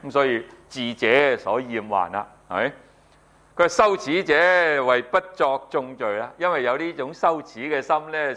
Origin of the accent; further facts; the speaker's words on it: China; 我哋中国人嘅思想同人哋唔同噶，其实。